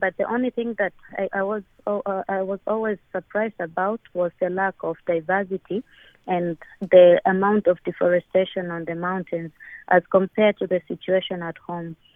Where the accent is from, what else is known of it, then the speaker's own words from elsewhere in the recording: Kilimanjaro, Tanzania; I was born in Kilimanjaro, in that's about 550 kilometers from Morogoro. I was born there, and I lived there. I spent a good number of my years in Kilimanjaro